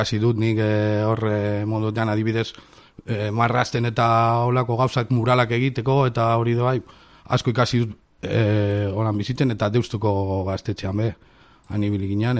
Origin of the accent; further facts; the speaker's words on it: Portugalete, Basque Country, Spain; also born or lived in Bilbao / Trapagaran; Bilbo, Bilbo jaio nintzen, baina urtsaroa pasan eban Portugalet eta Trapagan artean Portugalet ikastetxea jo nintzen, eta gero Trapagan bizi izan naiz. Gurasoen etxean, bueno, gurasoak jarraitzen da bizitzen Trapagan.